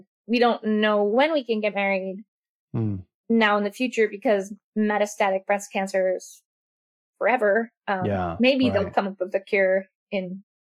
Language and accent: English; New York, United States; Originally, I'm from New York, and he took me to New York and proposed to me outside Central Park